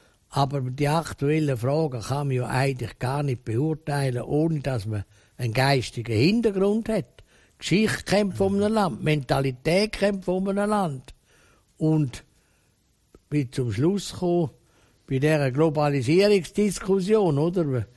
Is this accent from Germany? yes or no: no; Switzerland; wir sind ja Schweizer und neutral